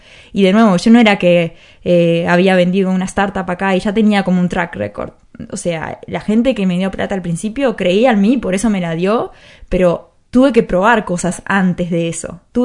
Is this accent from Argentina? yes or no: no; Uruguay; Y yo vengo de Uruguay, y se puede desde Uruguay, y se puede desde...